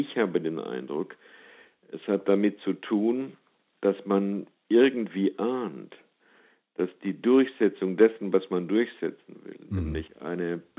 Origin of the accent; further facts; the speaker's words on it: United States; Ich als Amerikaner denke, dass es die in Europa genauso gibt.